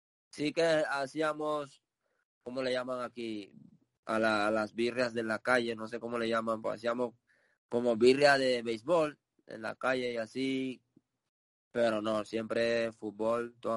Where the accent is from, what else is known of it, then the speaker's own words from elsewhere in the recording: Panama; para nosotros como panameños tener más panameños fuera, ya sean pocos, es un orgullo ya eso